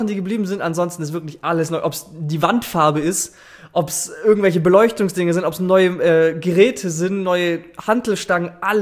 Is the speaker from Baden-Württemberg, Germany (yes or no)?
yes; Stuttgart, Baden-Württemberg, Germany; ich komme aus Stuttgart so und ich habe schon so meinen Freundeskreis.